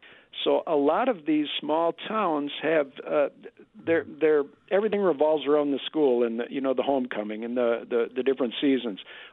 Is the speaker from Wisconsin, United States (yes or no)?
yes; Oshkosh, Wisconsin, United States; born there; I was born in Mercy Hospital in Oshkosh